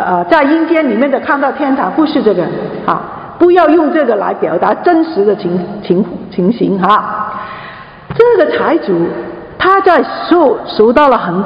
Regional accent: China; 我们中国人

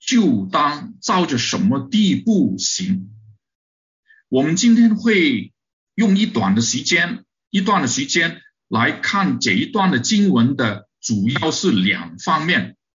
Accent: China; now in Canada; 我们从中国来的弟兄姐妹大部分都是知识分子

